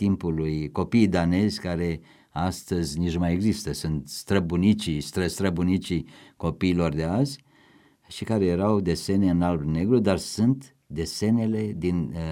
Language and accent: Romanian; Râmnicu Sărat, Buzău County, Romania; moved away; Eu sunt din Râmnicu Sărat.